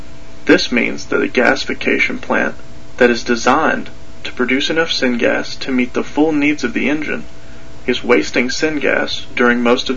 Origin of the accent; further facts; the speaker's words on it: Tennessee, United States; In my home state of Tennessee